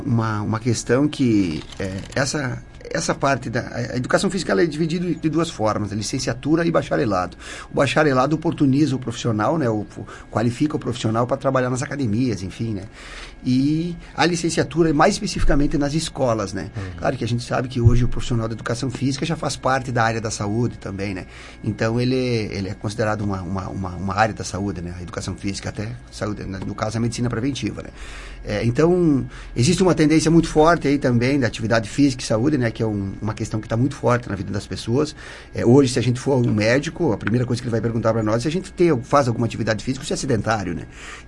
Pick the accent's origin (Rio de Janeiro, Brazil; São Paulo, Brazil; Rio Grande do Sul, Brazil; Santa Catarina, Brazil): Rio Grande do Sul, Brazil; Ronda Alta; Na verdade, eu não sou daqui de Sarandi, eu sou de Ronda Alta, mas é um município muito próximo.